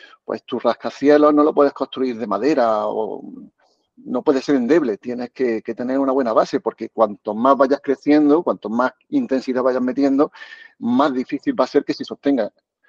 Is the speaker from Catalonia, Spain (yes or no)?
yes; Barcelona, Catalonia, Spain; yo de pequeño viví en Barcelona, pues la humedad, el clima, pues no ayudaba para nada